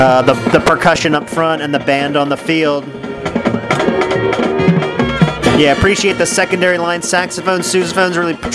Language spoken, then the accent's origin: English; Pottstown, Pennsylvania, United States; I'm from Pottstown, Pennsylvania.